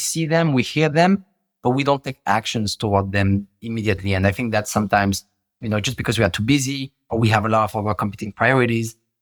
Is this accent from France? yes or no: yes; France; I grew up in France. I'm originally from Morocco, my family.